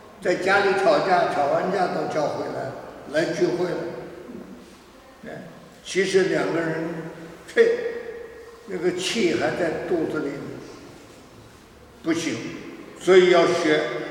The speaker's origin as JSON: {"language": "Chinese", "region": "Tianjin", "country": "China", "tie": "born or raised there", "said": "说实在，我讲天津话，我是天津长大的，讲天津话在北京他们不懂"}